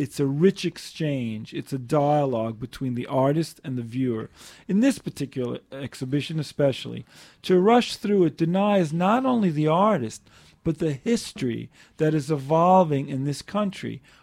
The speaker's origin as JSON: {"language": "English", "town": "New York City", "region": "New York", "country": "United States", "tie": "born or raised there", "said": "I was always thinking about this situation of the human condition growing up in New York City."}